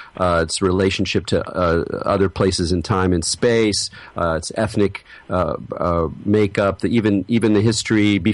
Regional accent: San Diego, California, United States; So I grew up in San Diego, North County, near Del Mar. And so I had never really visited Northern California, though.

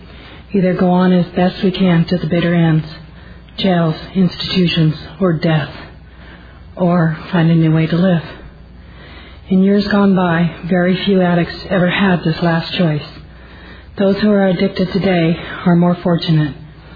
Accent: Washington, United States; I'm an addict from Washington State.

